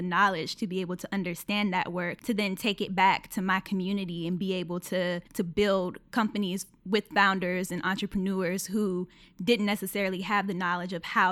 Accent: Atlanta, Georgia, United States; I grew up in Atlanta. I'm of Jamaican heritage. Very proud of that. Very much a around the way girl, love my city.

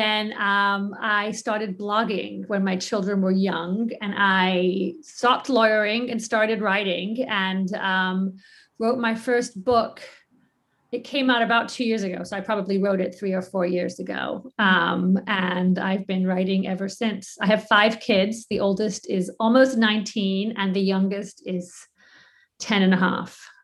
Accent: England, United Kingdom; now in United States; I grew up in England, so I read all the English stuff, like Enid Blyton, C.S. Lewis. And my mom came to America and brought me Judy Blume.

